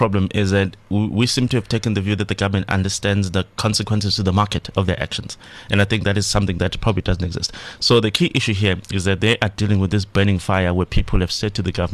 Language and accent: English; South Africa; once they've set up that spaza shop and I'm sitting across the road as a South African, I'm thinking